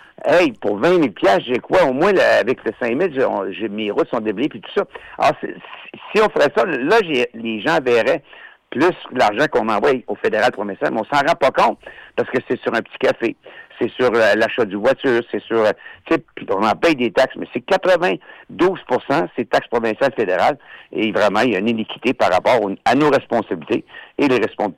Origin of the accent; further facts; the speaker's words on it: Shawinigan, Quebec, Canada; Nous, chez nous, à Shawinigan, on a 600 kilomètres de rues.